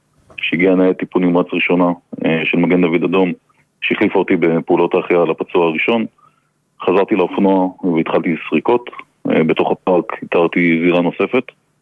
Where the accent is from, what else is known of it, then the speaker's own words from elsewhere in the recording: Holon, Tel Aviv District, Israel; אני חולוני מהשכונה הזאת, בגלל זה אני יודע